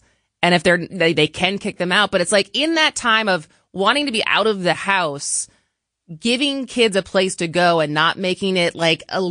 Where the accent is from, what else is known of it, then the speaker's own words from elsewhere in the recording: Madison, Wisconsin, United States; I grew up in Madison.